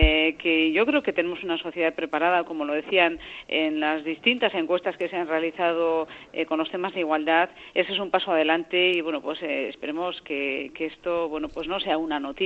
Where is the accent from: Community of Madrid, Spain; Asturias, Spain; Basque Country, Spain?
Basque Country, Spain